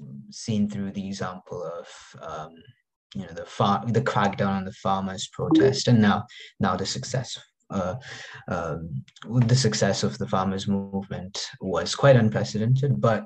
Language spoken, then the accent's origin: English; India; Me in particular, I'm from India